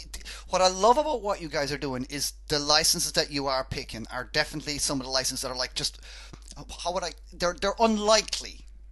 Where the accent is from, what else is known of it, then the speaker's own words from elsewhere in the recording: Ireland; I'm Irish. I love all that stuff.